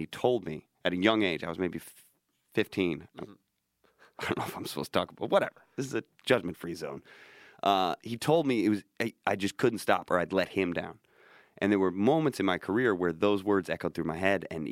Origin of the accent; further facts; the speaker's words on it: United States; You know, I'm an American person